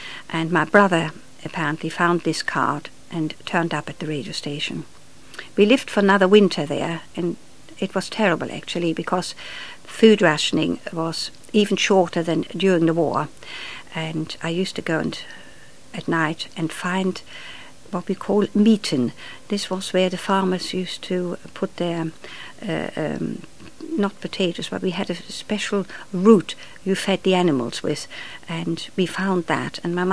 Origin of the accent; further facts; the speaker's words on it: Switzerland; now in England; Yes, I feel now I'm more English than Swiss or even, I never was German, but I still go back to Germany occasionally